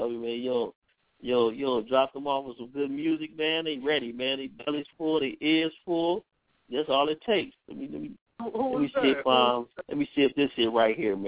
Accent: Chicago, Illinois, United States; I'm from Chicago, man. We all from the North Pole, man, North Side.

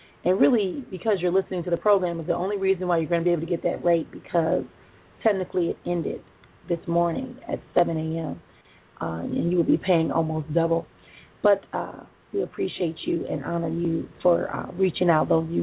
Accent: Senegal; he had me return back to my home country of Senegal.

